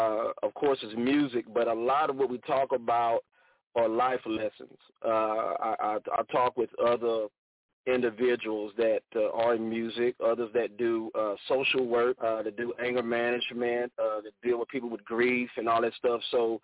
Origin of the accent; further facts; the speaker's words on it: Georgia, United States; now in Houston, United States; I'm originally from Southeast Georgia. Down there, root country down, man, my gullah folk down up in there, but I'm here on the Third Coast in the Houston area